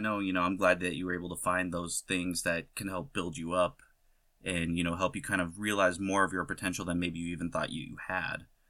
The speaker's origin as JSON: {"language": "English", "country": "United States", "said": "I am from the United States, therefore it is something that I do recognize and have to take part in."}